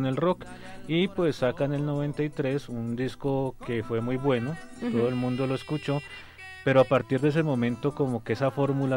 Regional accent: Cali, Valle del Cauca, Colombia; yo soy de Cali, allá en esa época no se escuchaba vallenato y se comenzó a escuchar vallenato

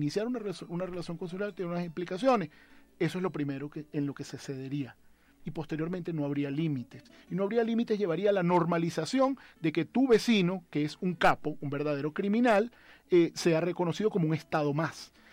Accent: Venezuela; Yo como venezolano presencié cómo este desmontaje institucional

